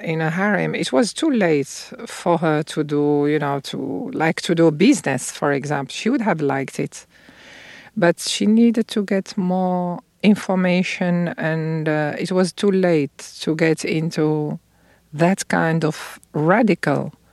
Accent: Fez, Fès-Meknès, Morocco; I am in from Fez, which is this 9th century old city with a lot of crafts.

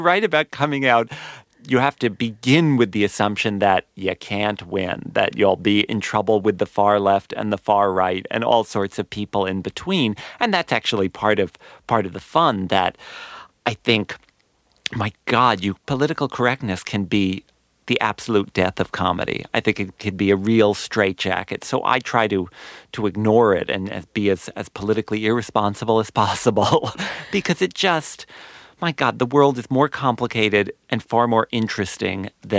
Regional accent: New Jersey, United States; Also, I grew up in New Jersey, so rather than dividing the world into gay and straight, or even into men and women, I tended to separate everyone into people from New Jersey and people from New York.

